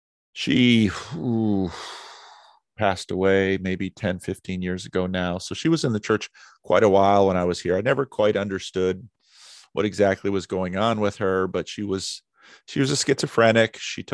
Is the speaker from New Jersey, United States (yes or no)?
yes; New Jersey, United States; So where I grew up in New Jersey, when I was growing up, there were a pretty good, healthy cluster of Christian Reformed churches.